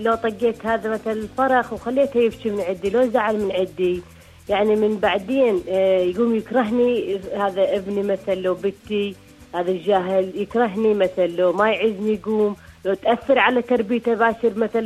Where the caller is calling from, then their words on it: Kuwait; من الكويت وعندي جهال بالبيت